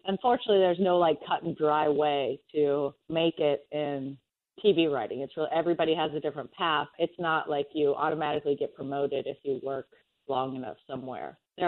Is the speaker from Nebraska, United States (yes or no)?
yes; Nebraska, United States; now in Los Angeles, United States; So I moved to LA. When I was in Nebraska, I was writing. I had a job writing for the railroad, so I was like traveling around writing their newspaper for freight trains.